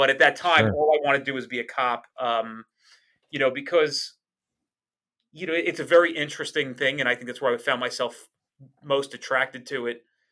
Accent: New Jersey, United States; I'm a Jersey boy. I'm through and through. I have, I'm as Jersey as it comes, Garrett.

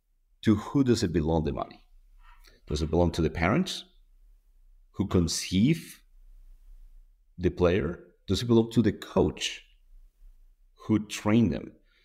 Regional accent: Venezuela; I'm from Venezuela, so I'll talk about baseball

